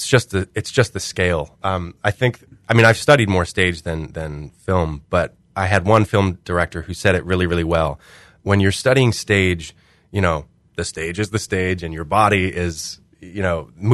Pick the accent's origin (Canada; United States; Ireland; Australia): United States; Galesburg, Illinois; also born or lived in Connecticut; I grew up in theater in Connecticut when I was a child, and then here in Galesburg when I was in high school.